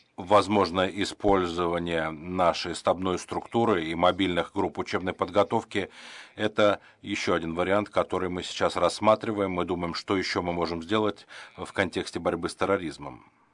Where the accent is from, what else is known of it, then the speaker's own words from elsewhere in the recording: Ukraine; Я из Украины.